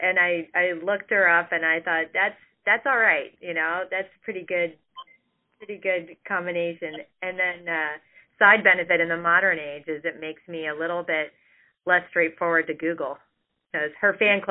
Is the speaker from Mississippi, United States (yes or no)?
no; Pennsylvania, United States; I grew up outside Philadelphia in the suburbs on the main line, so near the area where Villanova University is, etc.